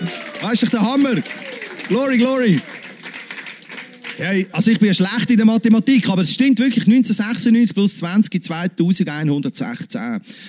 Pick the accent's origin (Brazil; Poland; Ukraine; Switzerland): Switzerland; weil in der Regel wird die Ehe nach 15 Jahren geschieden bei uns in der Schweiz.